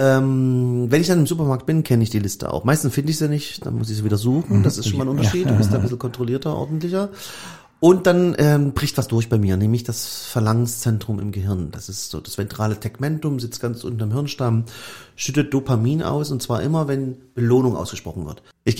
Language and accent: German; Saxony, Germany; ich komme ja aus Sachsen, ne? Ist Weihnachten was ganz Bedeutendes, ne? Das ist Erzgebirge nicht weit.